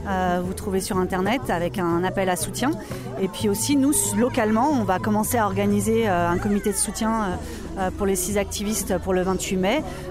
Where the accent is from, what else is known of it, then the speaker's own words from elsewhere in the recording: Auvergne-Rhône-Alpes, France; on est effectivement du Beaujolais